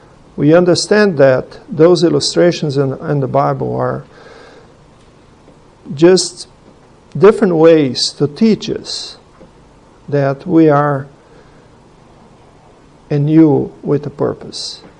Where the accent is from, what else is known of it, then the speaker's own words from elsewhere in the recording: Brazil; English is a second language; I'm from Brazil. I come here once a year sometimes, maybe even not that much